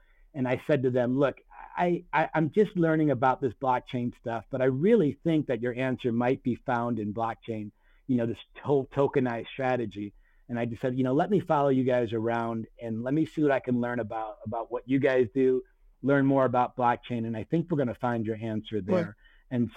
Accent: Chicago, Illinois, United States; So I grew up in Chicago, and I was a trader at the CME Group, Chicago Board of Trade, for 22 years.

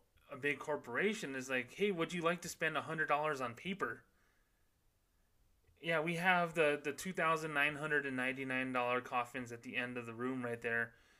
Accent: Socorro, New Mexico, United States; And I knew people who dug holes back in my hometown of Socorro, New Mexico, 15 years ago.

